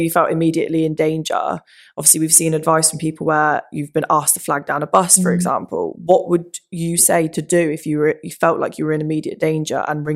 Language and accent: English; South East England, United Kingdom; I grew up in the Thames Valley jurisdiction